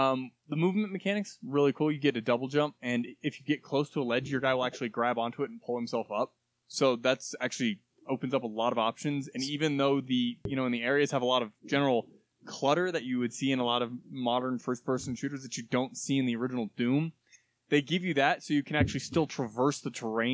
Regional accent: United States; I'm American, and I play Battletech.

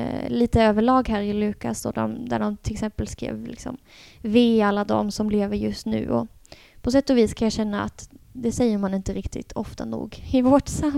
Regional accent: Sweden; Som någonting som jag som svensk tilltalas av enormt

